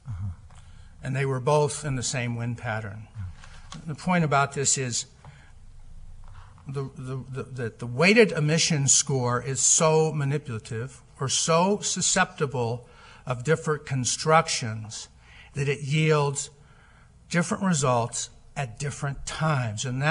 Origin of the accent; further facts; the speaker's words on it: Ohio, United States; I'm from Ohio and I have clients there, so I have to refer.